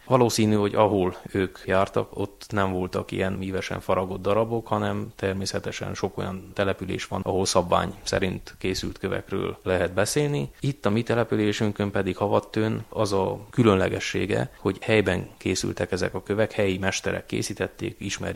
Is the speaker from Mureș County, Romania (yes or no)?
yes; Havadtő, Mureș County, Romania; a Sepsiszentgyörgyi Székely Nemzeti Múzeumnak néprajz kutatója, havattőről származom.